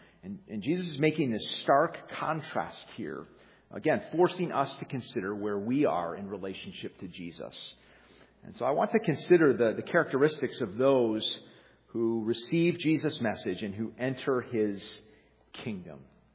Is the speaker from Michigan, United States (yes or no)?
yes; Detroit, Michigan, United States; I'm from Detroit, but I go back to the Palace and even the Silver Dome in terms of my sports attendance over there.